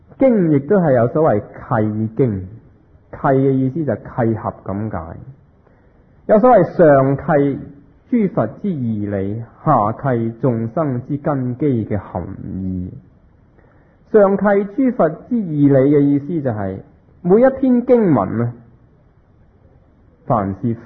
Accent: Hong Kong; 1984年，中国要收翻香港，我哋香港人，我谂八九成都希望啲英国佬唔好走。

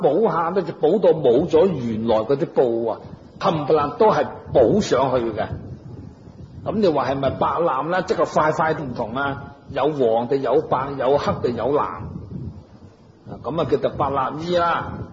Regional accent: Hong Kong; born there; 因为我个乡下近到香港咧就好近嘅啫，响深圳过啲就系噶啦。咁所以我虽然咧我本人就香港出世啊

